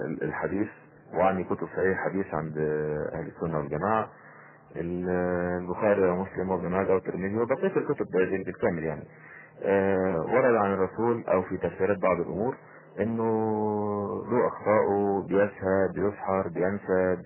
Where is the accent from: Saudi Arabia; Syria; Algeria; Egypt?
Egypt; مفروض ان انا مصري